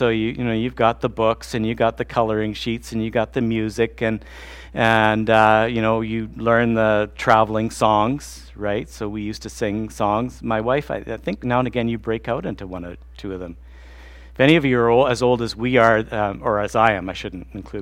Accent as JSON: {"language": "English", "town": "Brandon", "region": "Manitoba", "country": "Canada", "tie": "born or raised there", "lives_now": "Swift Current, Canada", "said": "I grew up in Brandon, so north of there, there's a lake"}